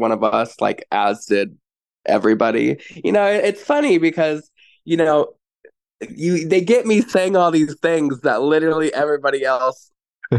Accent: Kansas City, United States; any of the community that, you know, I grew up in Kansas City around.

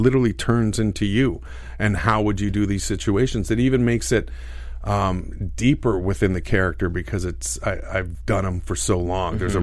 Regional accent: Winnipeg, Manitoba, Canada; it's dealing with my hometown in Winnipeg

